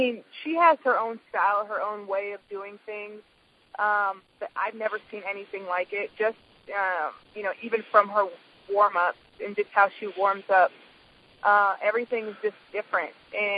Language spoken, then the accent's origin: English; California, United States; now in Chicago, United States; Aside from, you know, obviously I'm from California, so they don't have that California sunshine all the time.